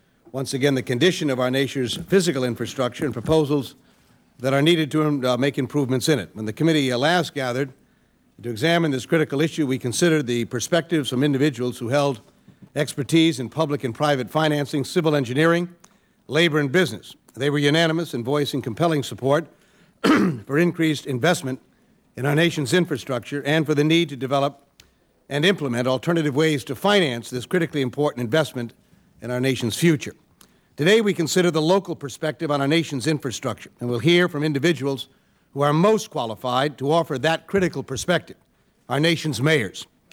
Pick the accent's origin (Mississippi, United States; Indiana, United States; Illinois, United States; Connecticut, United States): Connecticut, United States; when the Mianus River Bridge collapsed in my home state of Connecticut in 1983